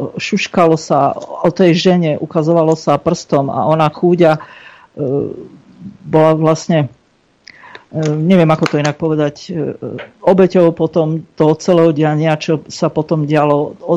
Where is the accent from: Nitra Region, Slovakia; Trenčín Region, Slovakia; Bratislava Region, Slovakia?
Trenčín Region, Slovakia; Považská Bystrica; Ja som pôvodne z Považskej Bystrice, nemám to prečo tajiť.